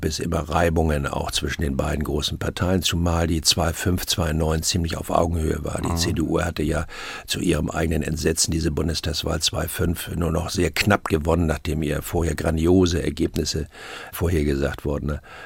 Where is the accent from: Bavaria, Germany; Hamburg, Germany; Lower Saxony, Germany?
Hamburg, Germany; born there; ich bin geborener Hamburger, deshalb ist mir dieses Schleswig-Holstein immer sehr vertraut gewesen